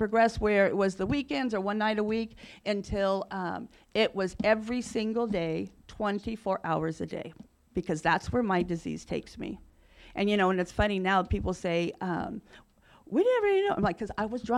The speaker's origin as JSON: {"language": "English", "region": "New Mexico", "country": "United States", "tie": "born there", "said": "my sister was born in Hawaii, and I was born in New Mexico"}